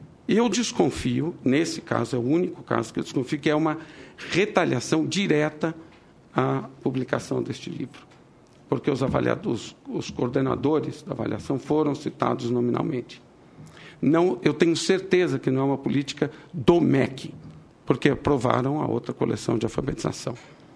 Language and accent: Portuguese; São Paulo, Brazil; Porque quando eu estou em São Paulo, e eu sou paulista